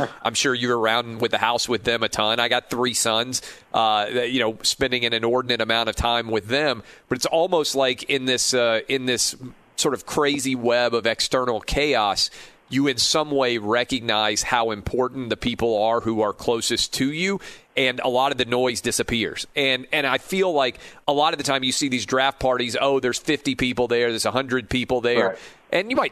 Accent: Nashville, Tennessee, United States; I was at the big spectacle in Nashville last year because it's my hometown.

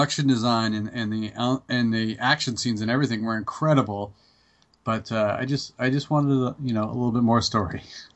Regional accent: Canada; We used to have Super Channel, which we're all Canadian here, right?

